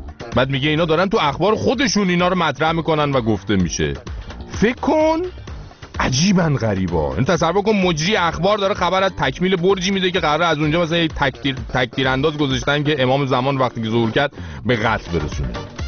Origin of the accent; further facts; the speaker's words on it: Iran; به عنوان یه ایرانی